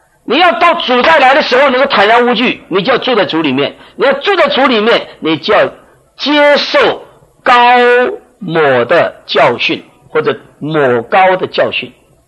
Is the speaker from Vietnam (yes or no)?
no; Taiwan; 我们台湾话叫做假膏啊